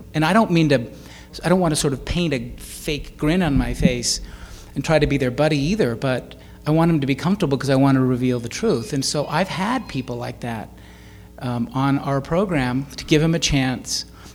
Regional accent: Bountiful, Utah, United States; now in Salt Lake City, United States; I grew up in Bountiful, Utah, in the Bountiful 16th. And that's where my kids live. I live in Salt Lake.

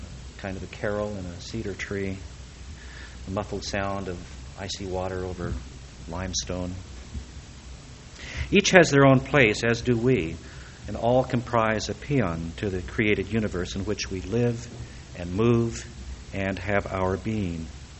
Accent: California, United States; they know I'm from California, and I'll believe it when I see it

